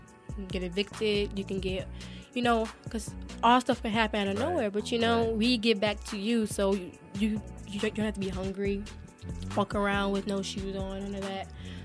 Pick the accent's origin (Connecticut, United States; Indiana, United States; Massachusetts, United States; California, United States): Indiana, United States; Indianapolis; I was an indie because I'm from Indianapolis, Indiana.